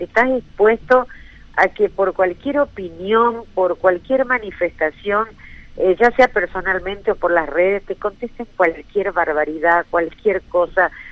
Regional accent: Argentina; me avergüenza como argentina.

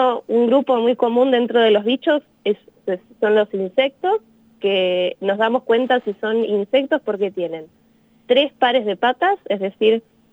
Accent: Comodoro Rivadavia, Chubut, Argentina; Crecí en un lugar en Chubut que se llama Comodoro Rivadavia, que tiene mar

